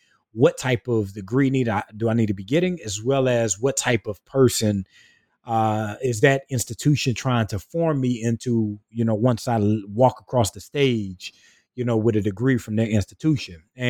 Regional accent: St. Matthews, South Carolina, United States; in rural South Carolina, where so many of us who grow up where I grew up at in St. Matthews, between St. Matthews, Swansea and Sandaron

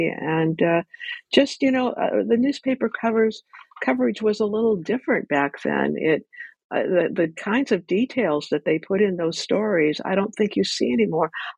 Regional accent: Ventura, California, United States; I grew up in Ventura

